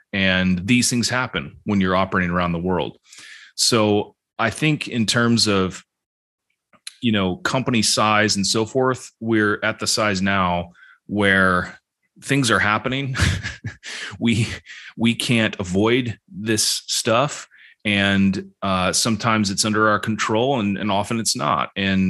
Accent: China; accent: American; also born or lived in Scotland; now in United Kingdom; I'm an American with an American accent, but I grew up in China, but I've lived in Scotland for 10 years and now British.

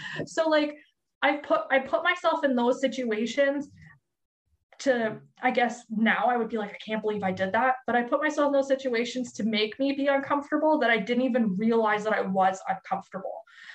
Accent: Canada; I'm from Canada

